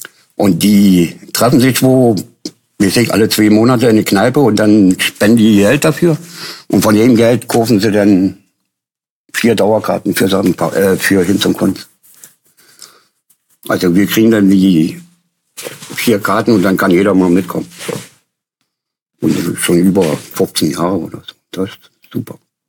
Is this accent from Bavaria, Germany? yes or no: no; Berlin, Germany; moved away as an adult; now in Hamburg, Germany; Ich bin ja Berliner, richtig?